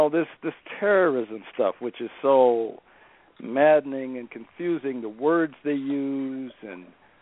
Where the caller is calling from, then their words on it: Minneapolis, Minnesota, United States; I'm calling from my palatial estate in South Minneapolis.